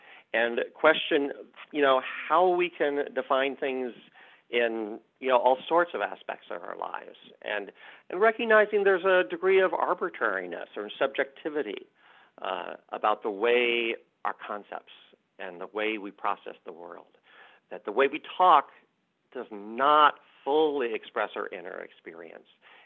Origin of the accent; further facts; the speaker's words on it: Kansas City, Missouri, United States; So I grew up in Kansas City, Missouri, in the 1960s and 70s.